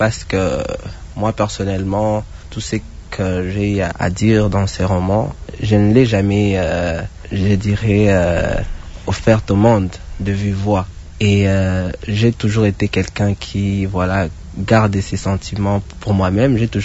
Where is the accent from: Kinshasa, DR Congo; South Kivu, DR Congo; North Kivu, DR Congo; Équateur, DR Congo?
South Kivu, DR Congo; Bukavu; je suis originaire de Bukavu, là où je vis, là où j'ai toujours vécu